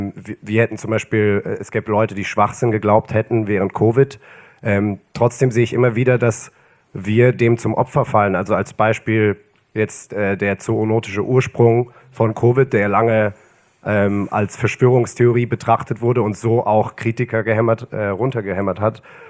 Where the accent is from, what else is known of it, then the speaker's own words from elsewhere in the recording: Germany; ich bin als Pole in Deutschland aufgewachsen.